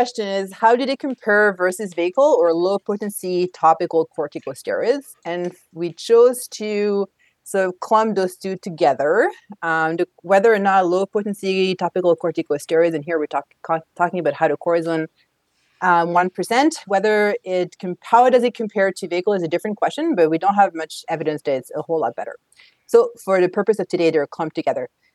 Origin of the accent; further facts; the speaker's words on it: France; But I was born and raised in France.